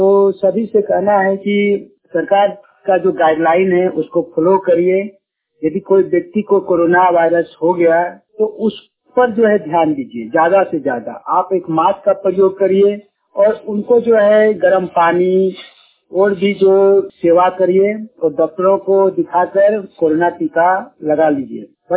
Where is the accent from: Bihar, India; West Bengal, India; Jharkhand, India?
Jharkhand, India; Bokaro; ग्राम कस्मा चट्टी जिला बोकारो राज झारखंड का निवासी हूँ।